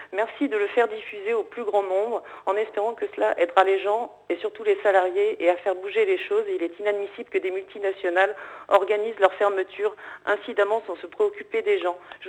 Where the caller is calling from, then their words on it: Châteauroux, Centre-Val de Loire, France; de Châteauroux. Je me permets d'appeler parce que j'ai un petit coup de gueule.